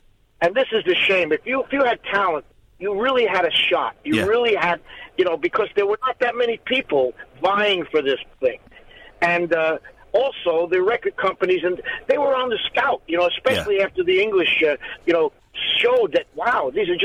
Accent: New York, United States; growing up in New York, or near New York, with the radio station that came that far, was a big boon for me.

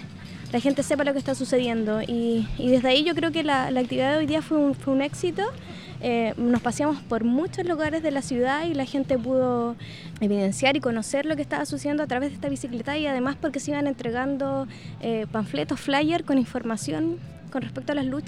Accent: Chile; Y es como nuestro deber también como chilenos

